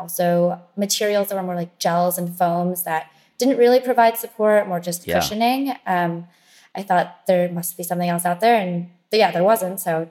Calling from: New York City, New York, United States; I'm calling in from New York City.

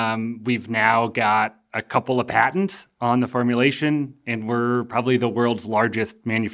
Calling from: Carbondale, Colorado, United States; I'm calling in from Carbondale, Colorado

